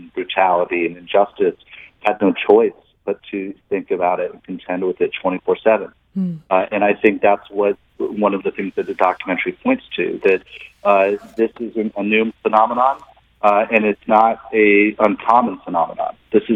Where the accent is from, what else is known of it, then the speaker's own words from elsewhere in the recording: St. Louis, Missouri, United States; And then growing up in St. Louis, the city, St. Louis has a rich tradition of the arts for a city of its size.